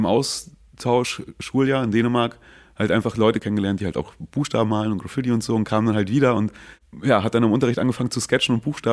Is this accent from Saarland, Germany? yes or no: no; Schwerin, Mecklenburg-Vorpommern, Germany; now in Berlin, Germany; ich bin gebürtiges Küstenkind, komme aus Mecklenburg, Nähe der Ostseeküste. Heimatstadt ist Schwerin